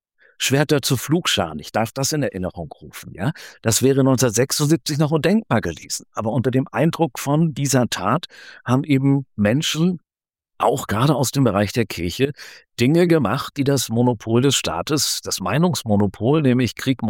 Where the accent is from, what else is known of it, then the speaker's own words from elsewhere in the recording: Hanover, Lower Saxony, Germany; born there; Meine Familie kommt aus Halle und Leipzig. Meine Eltern sind geflüchtet. Ich bin als Flüchtlingskind in Hannover geboren, 1959.